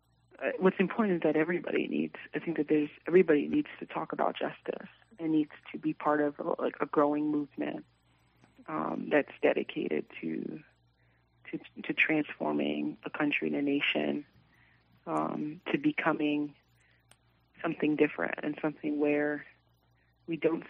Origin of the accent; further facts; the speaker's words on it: New York City, New York, United States; I am from the Bronx. So for anyone that sort of knows the Bronx is heavily, has been, is, and continues to be a heavily policed borough in New York City.